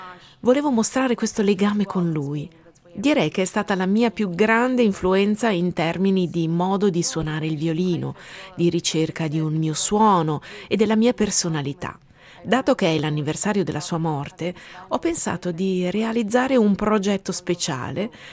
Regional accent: Spain; now in Vienna, Austria; Trovo molto stimolante suonare in Spagna, che è il mio paese d'origine, ma anche a Vienna, la città dove vivo attualmente.

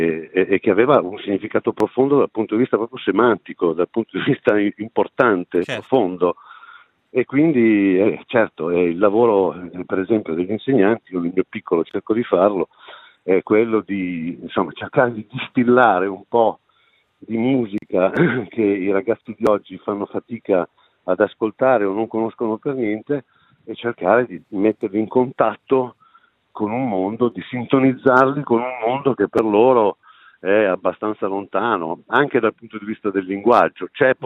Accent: Milan, Lombardy, Italy; le canzoni della tradizione anche dialettale, nel mio caso, visto che vengo da Milano.

